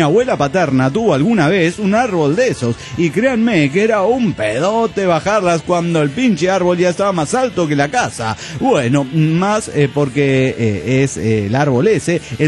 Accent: Veracruz, Mexico; now in Mexico City, Mexico; aunque yo escribo desde la Ciudad de México, yo soy jarocho. Nací y crecí en Veracruz. Veracruz, a mis 30 años, el 86,66666% de mi vida lo he vivido en el puerto jarocho.

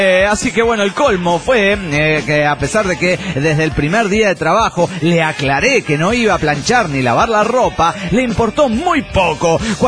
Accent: Torreón, Coahuila, Mexico; de Torreón, Coahuila, México.

